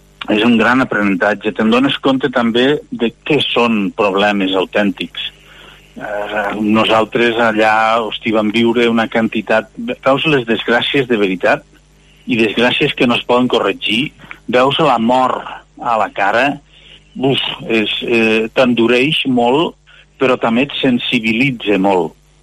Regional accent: Lleida, Catalonia, Spain

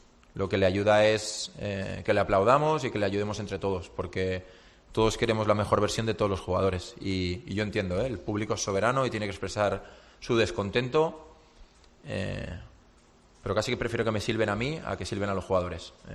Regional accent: Catalonia, Spain; born there; soy socio del Barça, nací ahí al lado y no lo voy a negar, pero yo ahora mismo soy del Granada a muerte

